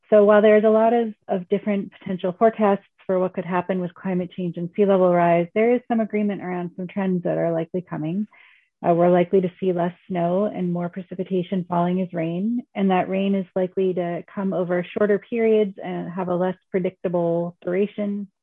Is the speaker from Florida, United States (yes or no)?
no; Maryland, United States; while I didn't go to Maryland, I am from Maryland